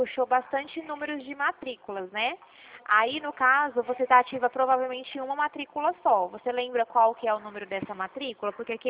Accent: Dracena, São Paulo, Brazil; Eu sou aqui de Dracena, fica interior de São Paulo.

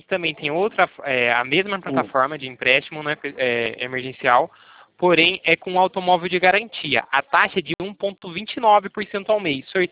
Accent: Itatiba, São Paulo, Brazil; Eu sou daqui de Itatiba, do interior de São Paulo.

